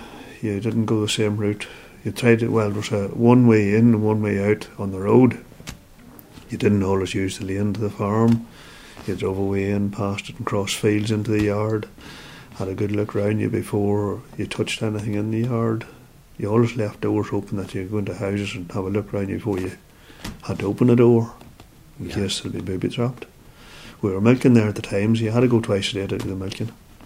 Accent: Newtownbutler, Northern Ireland, United Kingdom; My mother was born and reared in Newton Butler. And I was born and reared in Newton Butler. So that doesn't make me an Irishman.

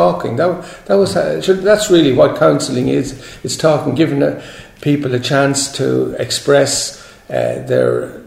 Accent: Killeshandra, County Cavan, Ireland; Well, I come from Killeshandra

